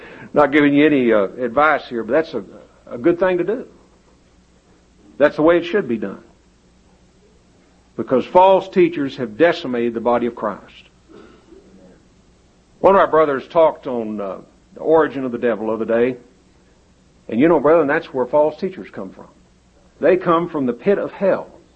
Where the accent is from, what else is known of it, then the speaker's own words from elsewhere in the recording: New Mexico, United States; But you know, I also remember growing up in New Mexico